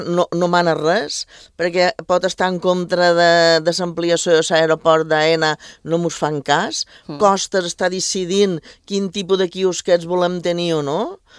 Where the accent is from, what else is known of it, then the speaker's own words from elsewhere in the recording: Sant Jordi de Formentera, Balearic Islands, Spain; jo venc de Sant Jordi de Formentera i que, per tant, m'ha quedat una mica lluny